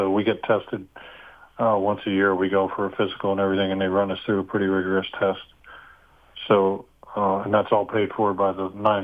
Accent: Florida, United States; And I was like, yeah, but I'm from Florida.

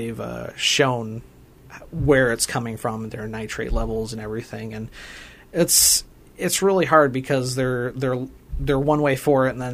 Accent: Storm Lake, Iowa, United States; I'm from the Storm Lake area, and we've always had struggles with different water quality issues and stuff.

